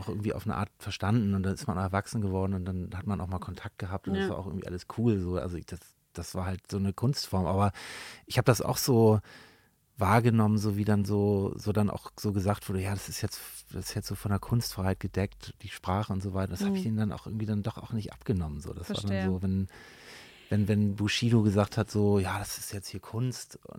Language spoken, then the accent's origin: German; Hamburg, Germany; Ich habe da immer noch so als Hamburger Hip-Hopper quasi